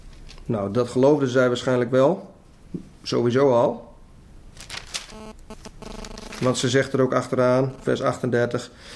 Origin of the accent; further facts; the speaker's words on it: Netherlands; Want wij als Nederlanders, wij gaan er dan ook maar even vanuit dat wij allemaal van hetzelfde bloed zijn als Nederlanders.